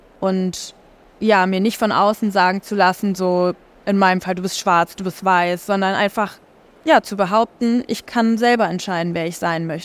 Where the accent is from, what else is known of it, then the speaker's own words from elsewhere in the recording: Ulm, Baden-Württemberg, Germany; Ja, ich glaube, mit 4 war ich in einer Kunstschule in Ulm.